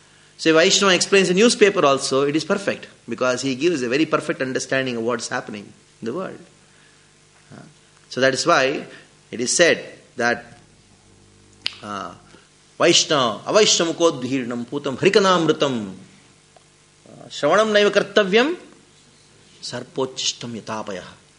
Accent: South India, India; Once I was giving a lecture in South India, in my hometown.

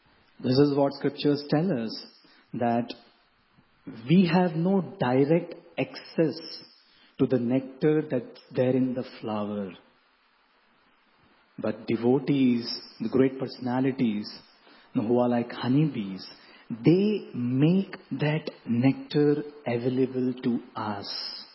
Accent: India; Many times we, being born and brought up in India, we think that I am so close to Krishna

